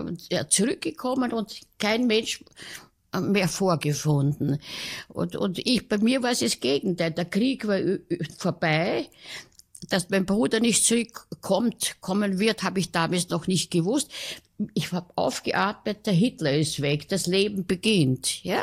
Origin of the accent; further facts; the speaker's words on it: Vienna, Austria; Aber ich bin in Kaisermühlen aufgewachsen.